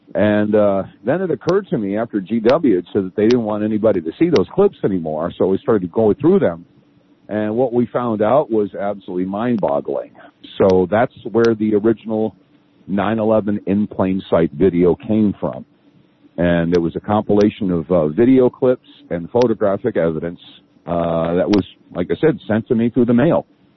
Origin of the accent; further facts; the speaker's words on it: New York, United States; Because I grew up in New York. I watched those towers climb into the sky and I had lots of friends there.